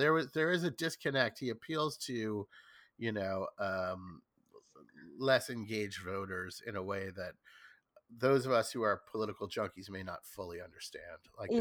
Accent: New York, United States; I have kind of a visceral dislike of him because I'm a New Yorker

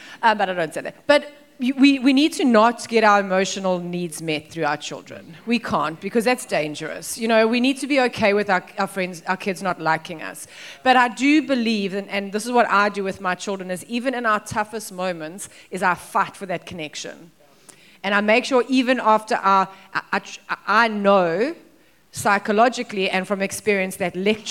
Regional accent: South Africa; because we can also go the other side as South African parents, where we're very harsh with our children

